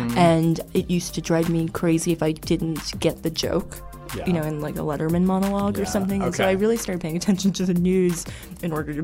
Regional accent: Red Bank, New Jersey, United States; also born or lived in New York; I was born New York, mm-hmm. and I was raised in New Jersey, in Red Bank, which is like an hour and 15 minutes from Manhattan.

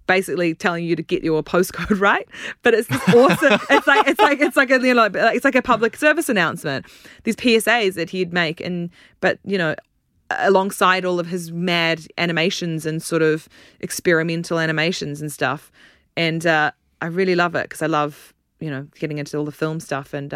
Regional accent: Auckland, New Zealand; I grew up in Auckland.

